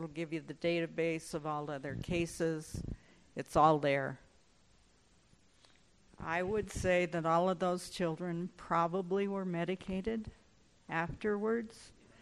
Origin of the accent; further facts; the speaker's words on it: Arizona, United States; I ran into a pharmacist one day in my hometown down in Arizona.